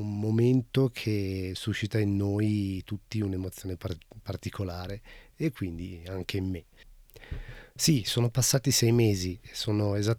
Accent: Liguria, Italy; Parlo della mia terra, della Liguria. Sono nato qui.

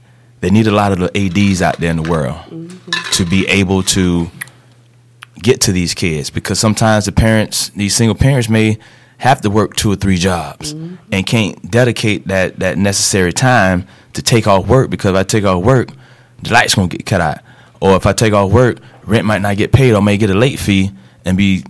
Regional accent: Florida, United States; because I'm from South Florida.

